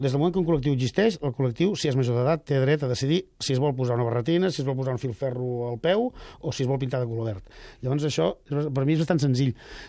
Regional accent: Catalonia, Spain; accent: Catalan; Però si tinc accent català

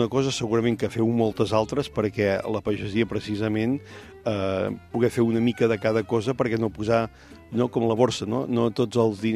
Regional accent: Catalonia, Spain; jo vinc de la Garrotxa

